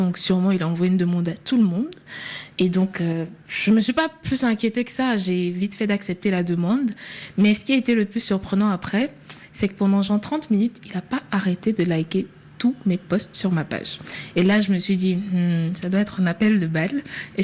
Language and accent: French; Yamoussoukro, Côte d’Ivoire; now in Dakar, Senegal; Je viens de la Côte d'Ivoire.